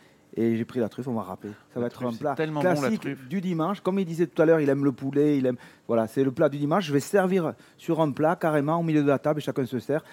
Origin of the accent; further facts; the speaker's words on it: Nouvelle-Aquitaine, France; Ah, moi, je suis basco-bernais.